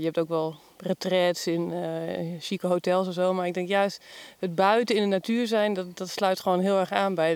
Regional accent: Groningen, Netherlands; ik kom uit Groningen.

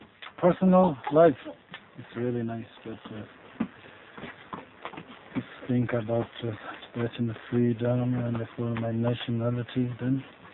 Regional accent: Qinghai, China; English is a second language; I'm from Amdo, and Amdo is a part of Tibet. It's East Tibet. It's His Holiness Dalai Lama's birthplace.

